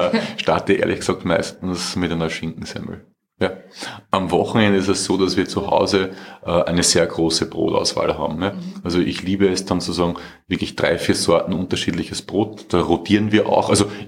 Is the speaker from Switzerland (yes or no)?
no; Austria; weil ich bin ja Österreicher, ich lebe ja